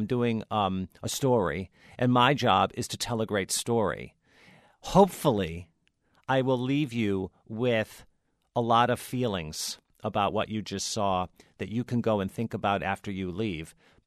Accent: Detroit, Michigan, United States; I am from Detroit, Michigan myself.

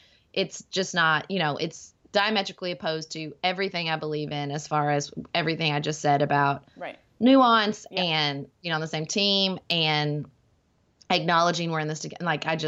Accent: Paducah, Kentucky, United States; I can't imagine a town I'd rather serve more than my hometown of Paducah, where I'm raising my family.

